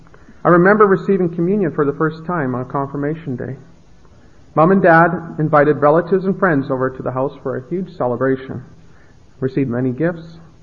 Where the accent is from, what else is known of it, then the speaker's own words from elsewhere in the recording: Regina, Saskatchewan, Canada; I was the fourth of five children. We all raised in the city of Regina.